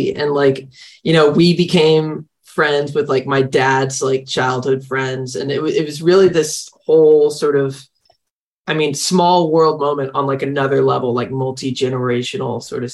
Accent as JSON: {"language": "English", "town": "Tyler", "region": "Texas", "country": "United States", "tie": "born or raised there", "also_born_or_lived": "Dallas", "said": "Yeah, I was born in Dallas, raised in Tyler. So I was in Dallas for probably until I was like 9 or 10."}